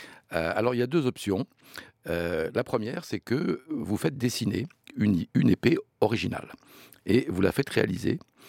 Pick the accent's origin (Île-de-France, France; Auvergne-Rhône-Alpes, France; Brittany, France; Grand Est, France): Auvergne-Rhône-Alpes, France; Lyon; je souhaiterais faire remplacer le home sur le pommeau par un lion parce que je suis natif de Lyon.